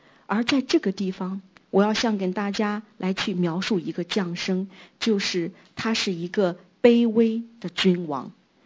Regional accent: Shandong, China; born there; now in Hong Kong, China; 比如说我现在我的身份证我是香港人，但是我出生在山东

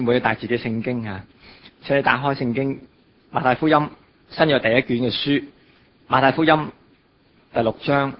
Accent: Hong Kong; 我哋香港人

